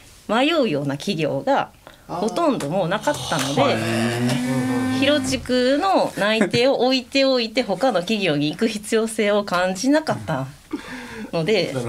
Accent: Hyogo, Japan; 兵庫県で生まれ育って子供の頃から和太鼓をしてたんで

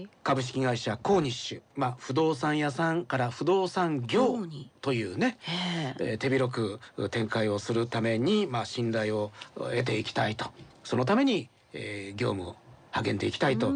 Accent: Kobe, Hyogo, Japan; が地元兵庫神戸で活躍されている

